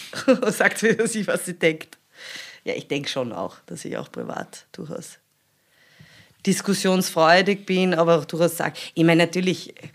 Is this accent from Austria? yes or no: yes; Austria